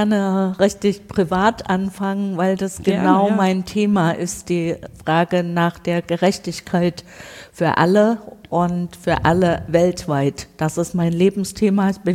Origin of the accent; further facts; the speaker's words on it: Saxony, Germany; Ich komme aus dem Braunkohlerevier südlich von Leipzig.